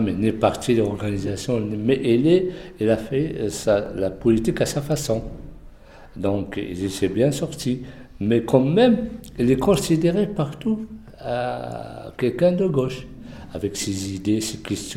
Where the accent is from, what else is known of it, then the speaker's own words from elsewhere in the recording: Morocco; Et surtout le documentaire chez nous, au Maroc.